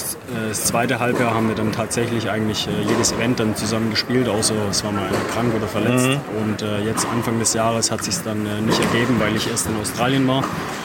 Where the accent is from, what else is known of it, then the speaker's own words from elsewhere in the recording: Stuttgart, Baden-Württemberg, Germany; ich komme direkt aus Stuttgart